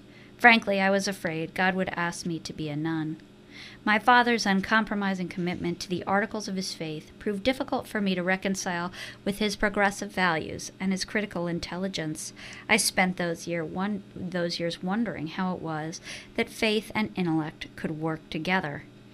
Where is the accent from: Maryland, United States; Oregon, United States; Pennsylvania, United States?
Pennsylvania, United States; Philadelphia; And I explained that I came from Philadelphia.